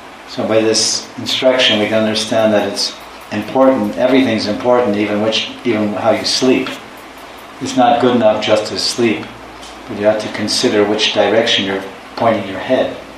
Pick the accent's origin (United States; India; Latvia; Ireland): India; Not mine. I'm Indian. We accept it. We believe it.